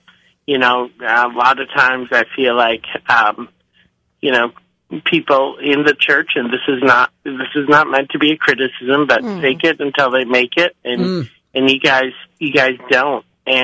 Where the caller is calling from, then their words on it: Waukesha, Wisconsin, United States; I'm calling from Waukesha, Wisconsin.